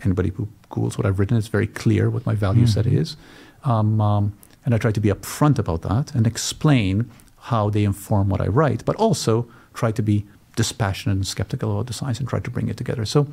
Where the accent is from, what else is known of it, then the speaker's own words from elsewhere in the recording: Malta; accent: Maltese; So I'm actually delighted that Maltese, that you have people with my accent in your studio 2 weeks in a row.